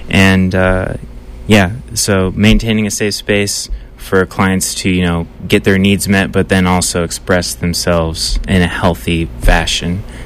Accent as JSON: {"language": "English", "region": "Illinois", "country": "United States", "moved": "as an adult", "lives_now": "California, United States", "said": "I'm originally from Illinois. I spent most of my time in Illinois, in Southern Illinois. I studied at Southern Illinois University, and I just made a move out to California because I was ready for a change like a couple years ago"}